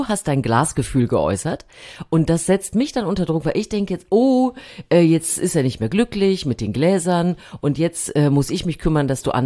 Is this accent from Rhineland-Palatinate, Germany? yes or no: no; Triptis, Thuringia, Germany; Ich kann dir sagen, wie der in meinem kleinen Ort hieß, wo ich herkomme.